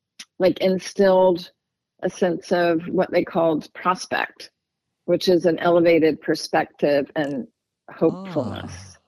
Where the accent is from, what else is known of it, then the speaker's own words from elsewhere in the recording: the South, United States; I grew up in the South, and this landscape really, really speaks so deeply to me.